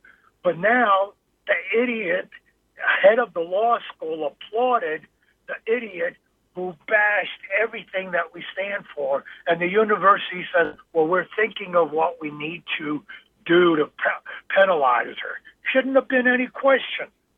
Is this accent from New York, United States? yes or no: yes; New York, United States; I grew up in New York. It was CCNY back then, City College of New York.